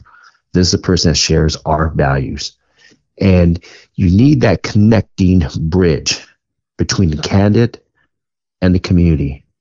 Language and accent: English; California, United States; So I grew up in California. I grew up in a progressive school.